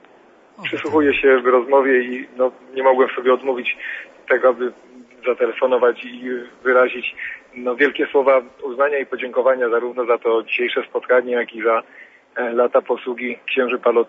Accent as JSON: {"language": "Polish", "region": "Lesser Poland", "country": "Poland", "said": "i my górale też potrzebujemy mocnych głosów"}